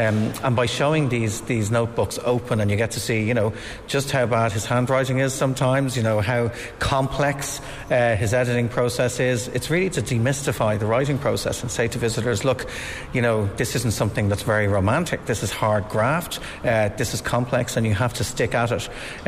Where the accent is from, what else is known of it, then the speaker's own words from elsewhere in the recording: Ireland; or, you know, we're Irish, maybe in the cold, people can sit outside